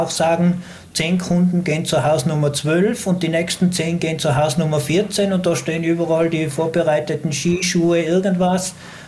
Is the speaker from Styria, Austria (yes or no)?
no; Tyrol, Austria; Aber als Tiroler haben wir natürlich die Chance